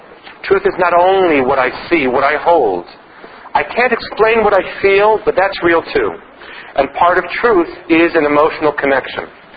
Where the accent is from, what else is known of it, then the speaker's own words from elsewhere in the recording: New York, United States; I look at a tall building, and I think of being a New Yorker.